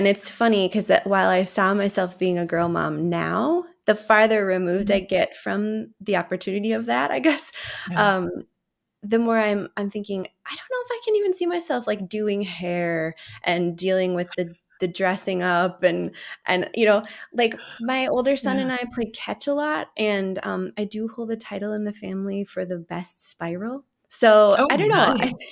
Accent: Appleton, Wisconsin, United States; But fun fact, I grew up in Appleton and I grew up a few doors down from our St. Peter campus.

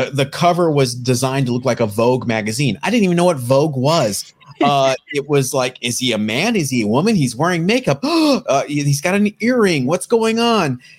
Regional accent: Cleveland, Ohio, United States; We grew up in the Midwest.

